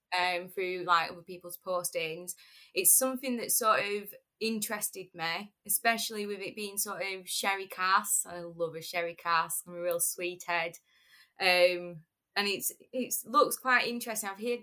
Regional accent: Scotland, United Kingdom; I grew up in Scotland.

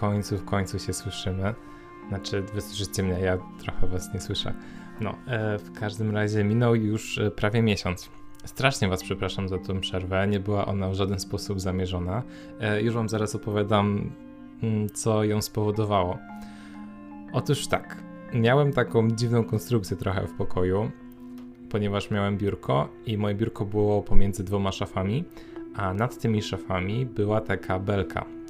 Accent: Poznań, Greater Poland Voivodeship, Poland; now in Łódź, Poland; ja mieszkam aktualnie w Łodzi, ja pochodzę z Poznania

